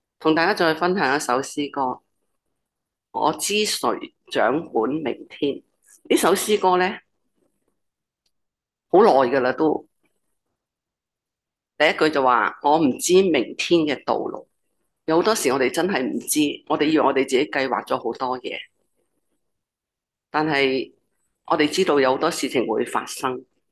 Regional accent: Hong Kong; 我们香港人的风假

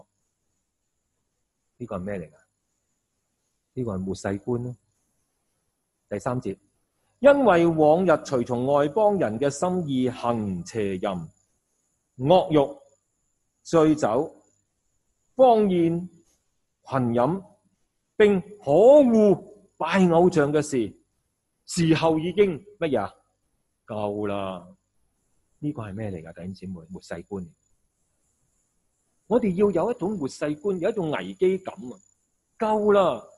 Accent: Hong Kong; 很多世俗，很多的文化，我们特别香港，哇，真的 多元文化嘅城市

